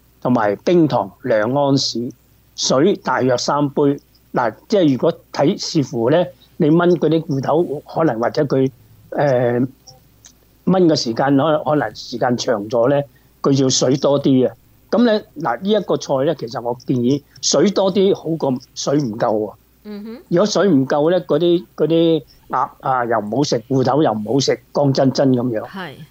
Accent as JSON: {"language": "Cantonese", "region": "Guangdong", "country": "China", "said": "我哋廣東人即係飼養嗰啲就叫米鴨咯"}